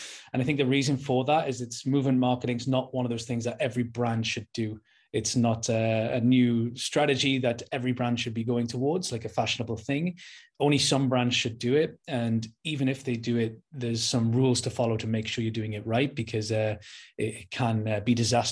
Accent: Newcastle, North East England, United Kingdom; I'm from Newcastle, the north of England.

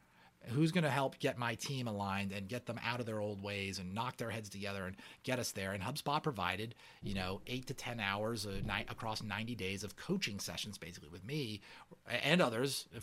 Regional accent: New England, United States; You know, growing up, I'm from New England.

